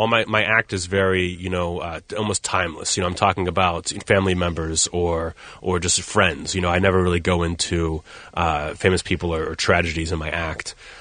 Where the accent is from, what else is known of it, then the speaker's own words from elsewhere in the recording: United States; Because I'm an American coming in and making fun of them, that it wasn't the same.